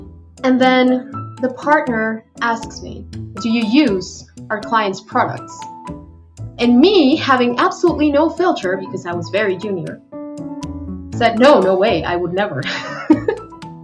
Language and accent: English; Mexico City, Mexico; I was born and I grew up in Mexico City, which is Mexico's capital. So it's a very noisy, very fast-paced, very crowded city. I grew up with that, so it's okay, it feels like home.